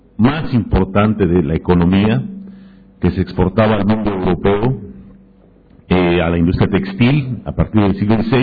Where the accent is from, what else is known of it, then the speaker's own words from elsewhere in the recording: southern Mexico, Mexico; yo vengo de México, de una provincia del sur de México